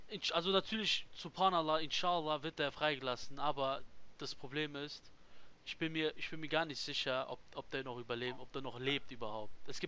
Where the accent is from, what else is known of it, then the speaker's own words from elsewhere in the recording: Greater Accra, Ghana; German is a second language; now in Germany; bei Accra, da haben